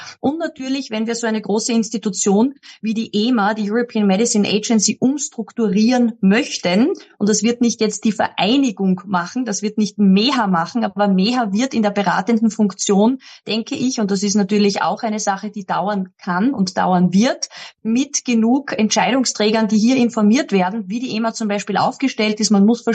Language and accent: German; Austria; als Patriotin, als Österreicherin